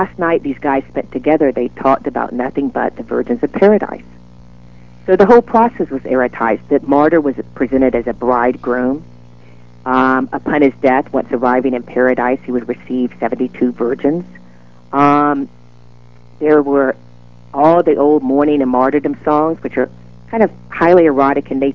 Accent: Southern United States, United States

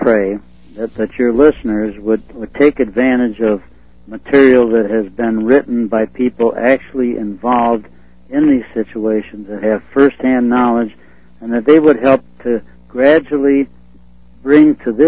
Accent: Chicago, Illinois, United States; You know, when I grew up in Chicago, my dad left us.

